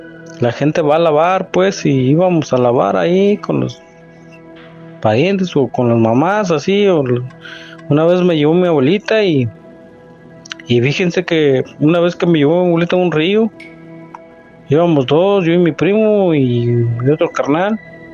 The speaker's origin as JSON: {"language": "Spanish", "region": "Mexico City", "country": "Mexico", "lives_now": "United States", "said": "Yo aquí estoy radicando en Tennessee, soy de la Ciudad de México, de ahí de por la Magdalena Contreras"}